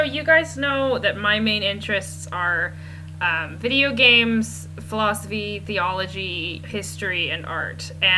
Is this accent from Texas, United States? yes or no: yes; Texas, United States; I am from Texas.